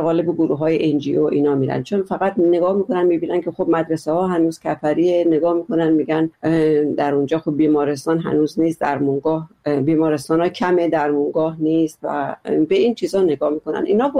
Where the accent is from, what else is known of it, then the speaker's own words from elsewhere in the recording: Iran; به عنوان یک کسی که از جای دیگه هستیم که بابا ما یه بخشی از ایرانیم